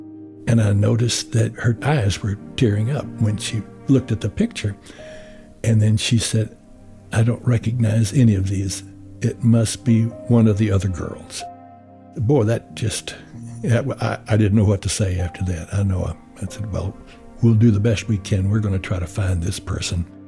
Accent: Southern United States, United States; I had made a pledge, and I'm from the South. We touch and hug a lot of people, and I'm a hugger.

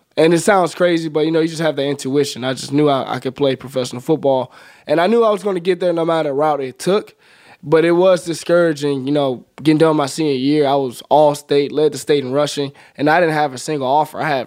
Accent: Smithfield, Alabama, United States; Yeah, I'm from Birmingham, right outside the city, from a small little community called Smithfield.

